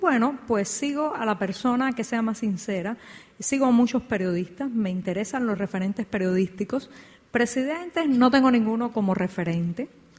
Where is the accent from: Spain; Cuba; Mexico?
Cuba; ¡Ich komme aus Cuba! Yo vengo de Cuba, ¿no?